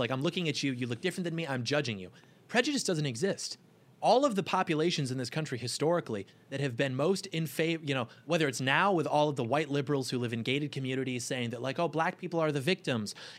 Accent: Michigan, United States; We grew up 20 minutes outside of Detroit.

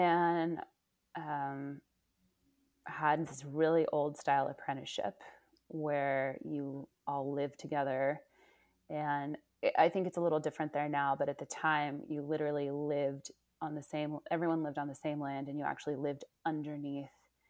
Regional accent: Oakland, California, United States; also born or lived in Indiana / New York City / Ashfield, Massachusetts; I'm from California. So yeah. I'm from the Bay Area. I'm from Oakland.

